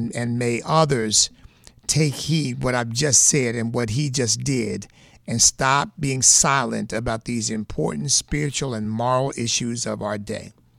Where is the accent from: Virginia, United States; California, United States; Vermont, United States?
Virginia, United States; Let's go to Susan in my home state of Virginia.